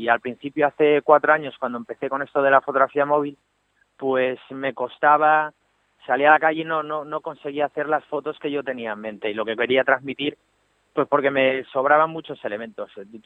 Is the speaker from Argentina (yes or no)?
no; Pola de Siero, Asturias, Spain; en Asturias, precisamente en mi pueblo, en Pola de Siero.